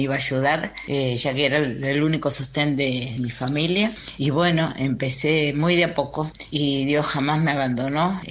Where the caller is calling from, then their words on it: San Juan, Argentina; also born or lived in Córdoba; de San Juan. Yo estudié abogacía en Córdoba. Durante mis años en que estudié también me casé, tuve dos hijas. Y después me vine a trabajar a San Juan, sola con mis dos hijas.